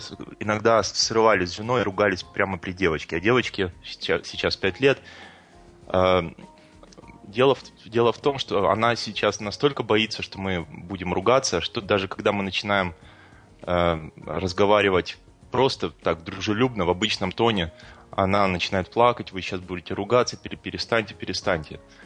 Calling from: Switzerland; я звоню из Швейцарии.

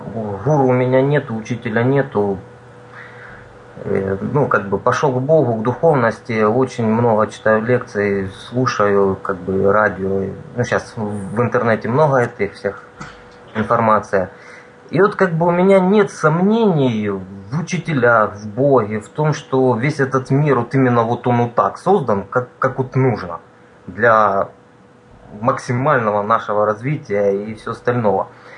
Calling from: Kramatorsk, Donetsk Oblast, Ukraine; с Украины, город Краматорск.

